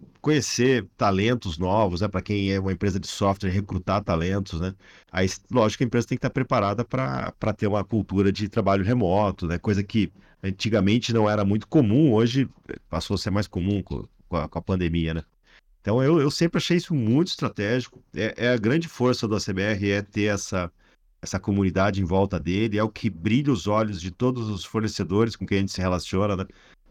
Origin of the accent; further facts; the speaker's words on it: Rio de Janeiro, Brazil; now in Tatuí, Brazil; Na verdade, sou do Rio de Janeiro, mas eu vim morar para o interior de São Paulo, aqui em Tatuí, né? Daí eu estudei em Piracicaba.